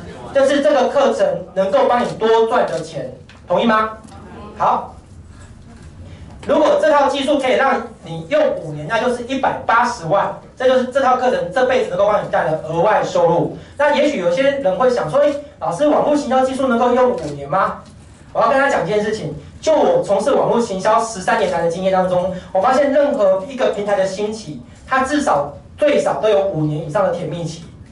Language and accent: Chinese; Taiwan; 何其有幸，我们台湾人刚好处于一个共通点